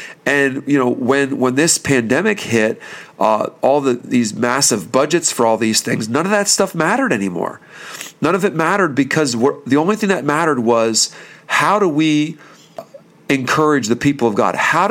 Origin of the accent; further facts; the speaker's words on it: Bethlehem, Pennsylvania, United States; Again, we're from the Bethlehem, Pennsylvania area, and we know the Moravian heritage well.